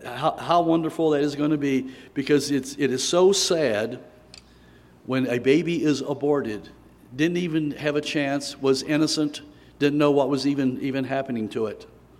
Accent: Bridgetown, Ohio, United States; This is where I'm from. I was born over in Bridgetown on a farm over there, and went to high school in North Bend at Taylor High School.

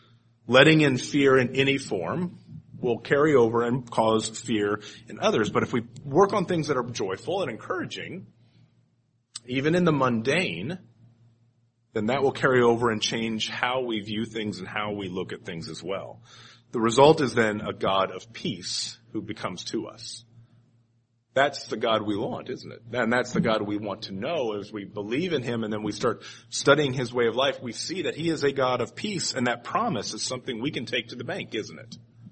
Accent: Indianapolis, Indiana, United States; Whenever I read this, I'm from Indianapolis. I'm a Colts fan.

